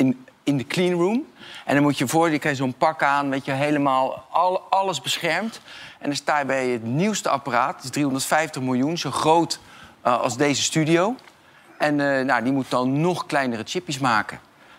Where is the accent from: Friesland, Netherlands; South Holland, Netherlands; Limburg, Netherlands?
South Holland, Netherlands; ik kom uit het Westland. En toen ik jong was, toen woonden dus bij ons achter in de schuur... woonden in een caravan, ook arbeidsmigranten.